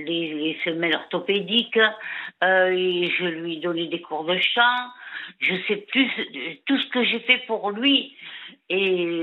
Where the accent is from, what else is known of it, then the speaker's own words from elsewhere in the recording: France; Nous, on est français, nous.